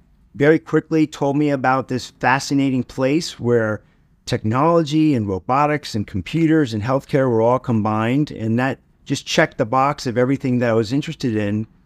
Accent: Florida, United States; born and raised in South Florida. And growing up in the 70s and early 80s, two words you wouldn't necessarily associate with South Florida are technology and medicine.

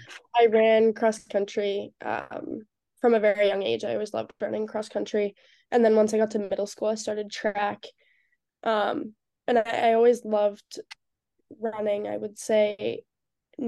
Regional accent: Wolfville, Nova Scotia, Canada; my dad's a professor at the local university in Wolfville.

